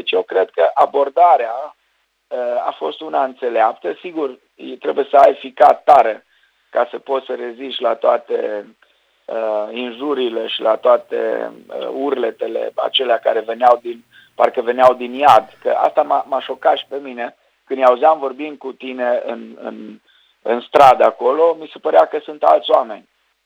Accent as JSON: {"language": "Romanian", "region": "Banat", "country": "Romania", "said": "Și acum îți spun eu ceva care n-am vrut să spun ca bănățean"}